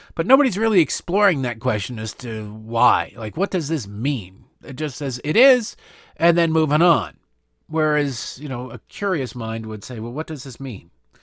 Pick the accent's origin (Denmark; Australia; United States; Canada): Canada; I pledge you this as a Canadian, and I give you my word as a Canadian